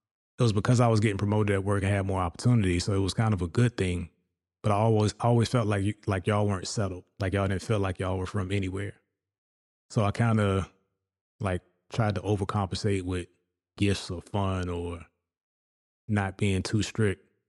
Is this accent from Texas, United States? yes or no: no; Virginia, United States; Schools here are huge, bigger than anything I experienced when I grew up in Virginia.